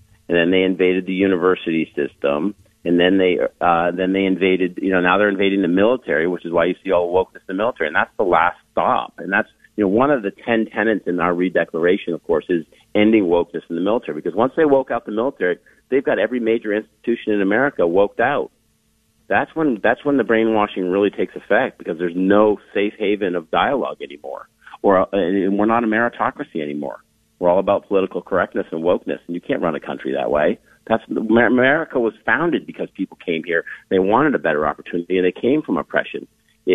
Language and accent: English; New England, United States; moved away as an adult; now in Florida, United States; I live in Florida. I'm formerly from New England, where my wife and I consider ourselves exiles, because we had to come down here